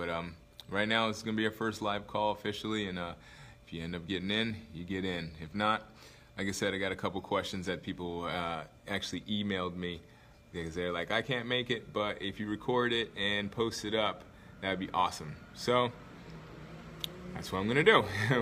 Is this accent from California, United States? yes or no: no; Anchorage, Alaska, United States; So anyways, I am from Alaska, Anchorage, Alaska. I went to high school in Anchorage, Alaska. From there, I moved around a lot because I was a military brat, but I ended up going to high school in Alaska, so I call that home